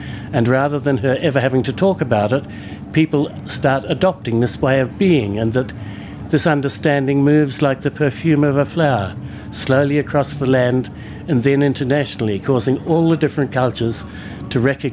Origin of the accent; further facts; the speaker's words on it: New Zealand; growing up in New Zealand, I used to go to the barber's shop